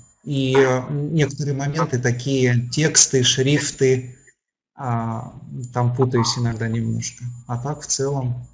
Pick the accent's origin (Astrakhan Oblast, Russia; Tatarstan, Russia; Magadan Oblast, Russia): Tatarstan, Russia; Kazan; Я из Казани